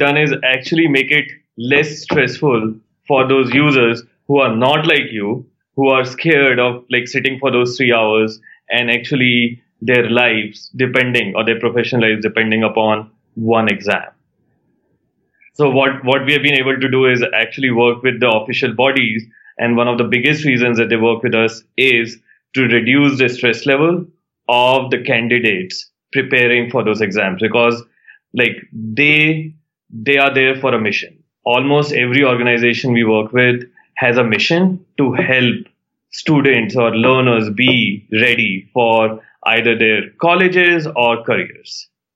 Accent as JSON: {"language": "English", "country": "India", "tie": "born or raised there", "second_language": "English", "moved": "as an adult", "lives_now": "United States", "said": "India. I grew up in India. I did my undergrad from India. I came to US to do a PhD in chemistry/nanotechnology."}